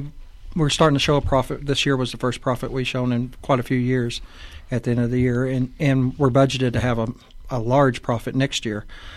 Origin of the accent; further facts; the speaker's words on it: Amarillo, Texas, United States; I'm originally from Amarillo. I was born and raised there.